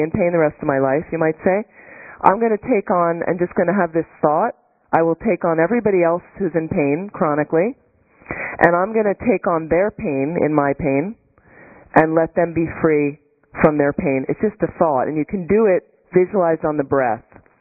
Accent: East Coast, United States; also born or lived in California; I'm from the East Coast. You know, I love seasons.

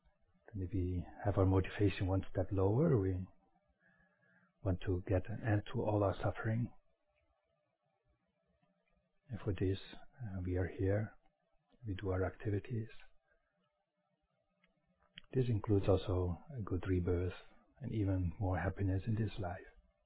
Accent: Netherlands; English is a second language; I'm actually from Netherlands, so I want to apologize already for my accent tonight.

